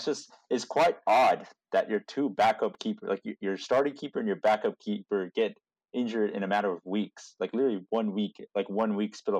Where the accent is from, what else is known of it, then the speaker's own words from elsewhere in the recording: United States; I'm not just saying this because, you know, I'm American